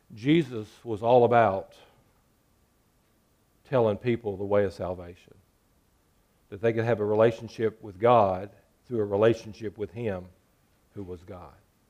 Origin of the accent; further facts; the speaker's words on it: Vinton, Virginia, United States; I was born in West Virginia and lived there until I was 8, and then we moved to Vinton, and I sort of grew up in this area.